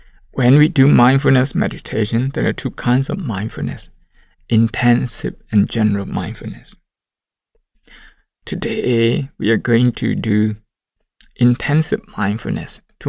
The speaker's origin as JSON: {"language": "English", "town": "Laihka", "region": "Shan State", "country": "Myanmar", "tie": "born or raised there", "said": "I got the news from Laika, Shan State, my hometown"}